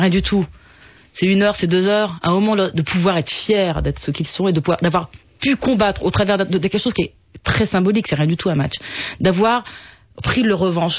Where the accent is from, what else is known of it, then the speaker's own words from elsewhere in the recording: Cameroon; Je suis pour mon pays d'origine.